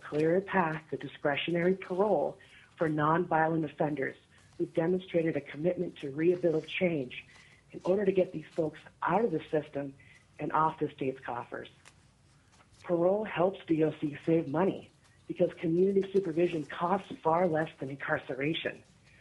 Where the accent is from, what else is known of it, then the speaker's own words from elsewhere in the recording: Anchorage, Alaska, United States; I'm from Anchorage, lifelong multi-generational Alaskan, and I serve as the Anchorage Reentry Coalition Coordinator.